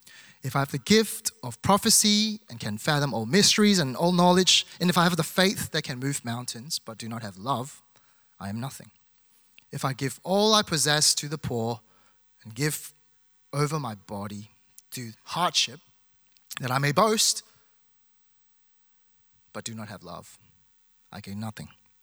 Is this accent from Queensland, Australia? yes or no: no; Melbourne, Victoria, Australia; Because when I tell people I'm from Melbourne, like, they look at me with awe.